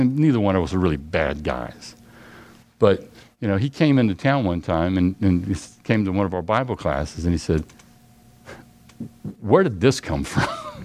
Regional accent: Louisiana, United States; I didn't use the word transform growing up in Louisiana.

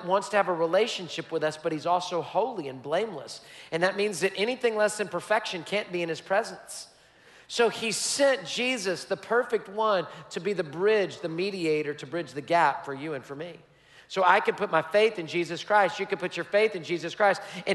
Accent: Texas, United States; I'm like, I'm from Texas, I'm journaling this, okay?

